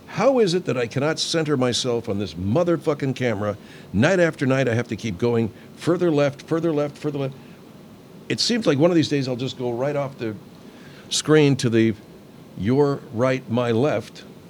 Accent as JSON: {"language": "English", "region": "California", "country": "United States", "tie": "born or raised there", "said": "I'd never been to Yosemite. I grew up in California. I've never been to Yosemite."}